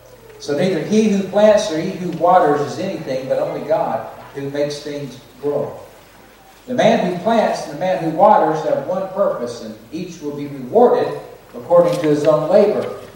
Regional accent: Georgia, United States; now in Coeur d'Alene, United States; I'm from Coeur d'Alene, Idaho. Been living in Coeur d'Alene 12 years. Originally from Georgia.

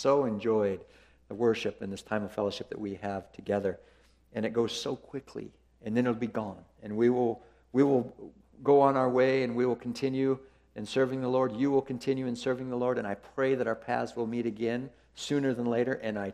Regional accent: Quincy, Washington, United States; I grew up in Eastern Washington, born and raised in Quincy, and met my wife really through her missionary family growing up.

